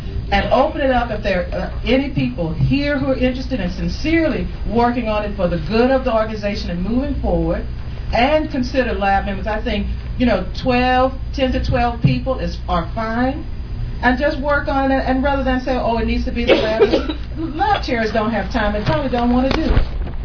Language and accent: English; Houston, Texas, United States; Oh, I'm sorry. … from Houston.